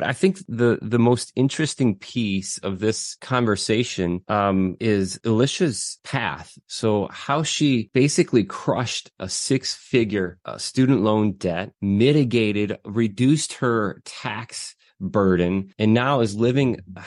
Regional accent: Michigan, United States; I grew up across the lake from there in Southwest Michigan.

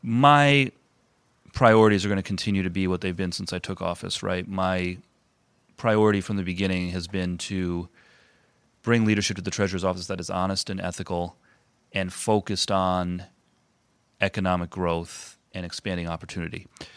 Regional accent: Bristol, Rhode Island, United States; I'm a product of a regionalized school system. I grew up in Bristol.

